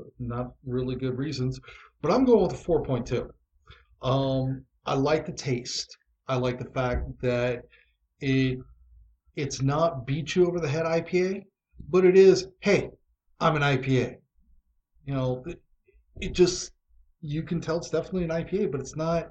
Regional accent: Ireland; Ireland. I'm Irish.

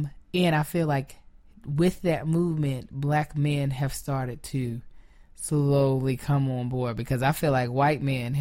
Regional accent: Kentucky, United States; especially I felt like growing up in Kentucky, black dudes had a preference to girls who had the hair like somebody that might be biracial.

